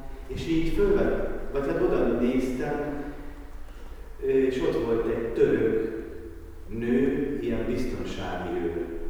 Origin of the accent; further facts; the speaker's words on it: Hungary; És akkor kérdezték, hogy honnan jöttünk. Hát mondom, Magyarországról.